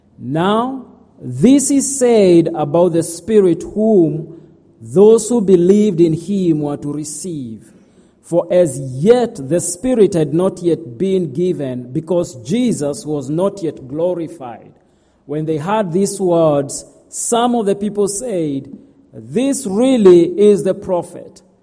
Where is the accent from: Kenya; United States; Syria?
Kenya; moved away; I'm originally from Kenya. Came here a few years ago. I came in 2012 to pursue my MD at Regent College